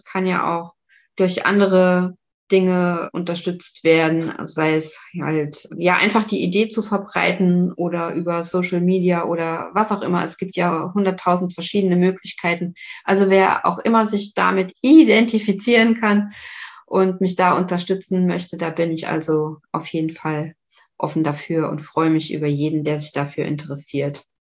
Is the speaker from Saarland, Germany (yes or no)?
yes; Saarbrücken, Saarland, Germany; now in Lübeck, Germany; ich komme ja eigentlich aus Saarbrücken und bin dann nach Lübeck gezogen.